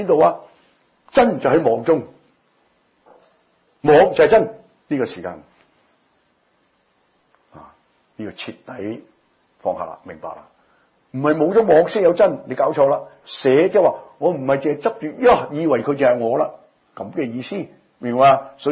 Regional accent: Hong Kong; 我們香港人有發誓當生菜

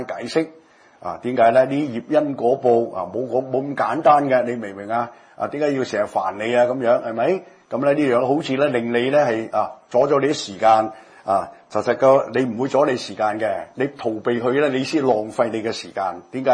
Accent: Guangdong, China; accent: Cantonese; 我們廣東話叫搏懵挑釁

